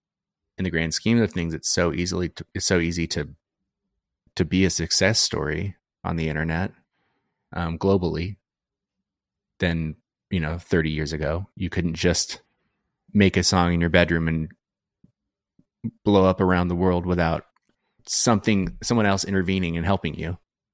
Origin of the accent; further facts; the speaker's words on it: Phoenix, Arizona, United States; I grew up in Phoenix, so playing shows in Phoenix